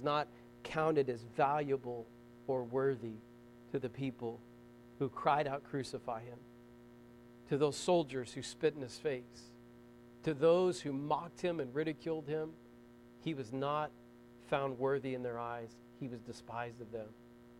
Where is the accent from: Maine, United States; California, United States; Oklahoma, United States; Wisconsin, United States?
Oklahoma, United States; Bragg; where I grew up in Bragg, people didn't like people from Gore.